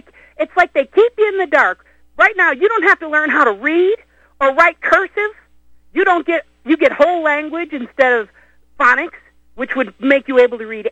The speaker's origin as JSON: {"language": "English", "region": "the South", "country": "United States", "said": "Well, I'm from the South"}